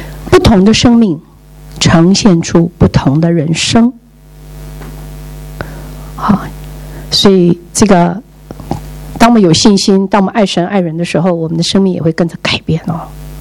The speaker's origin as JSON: {"language": "Chinese", "country": "China", "said": "我觉得我们中国人真的，我们的华人进步"}